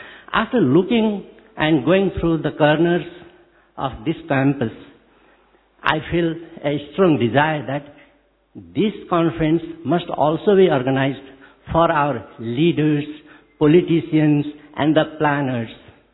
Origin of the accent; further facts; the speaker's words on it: Nepal; English is a second language; I forgot to admit myself that I am also from Nepal, I am practicing ENT surgeon.